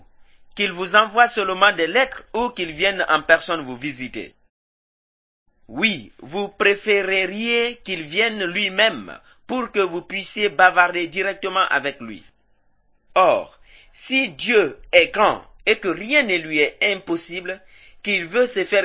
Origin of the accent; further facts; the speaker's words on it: Guinea; Si je sors de mon pays, on m'appellera un fils de Guinée, parce que je viens de la Guinée.